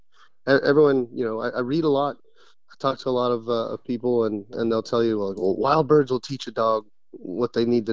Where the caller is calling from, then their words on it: Jacksonville, North Carolina, United States; Jacksonville, North Carolina.